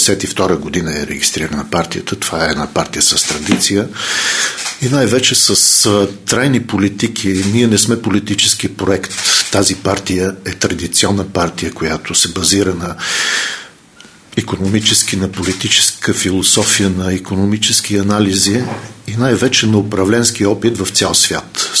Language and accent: Bulgarian; Vidin, Vidin Province, Bulgaria; born there; now in Sofia, Bulgaria; бил съм специалист по образование на община Видин, откъдето съм роден.